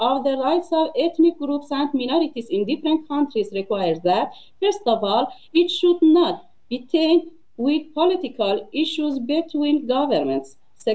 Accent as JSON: {"language": "English", "country": "Iran", "second_language": "English", "said": "from Iran."}